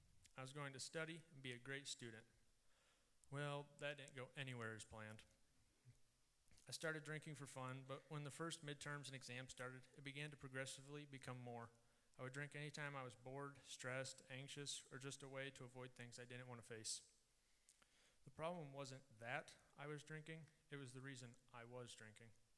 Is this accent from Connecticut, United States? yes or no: no; Hudson, Iowa, United States; I'm a sophomore at UNI. I'm from Hudson, Iowa.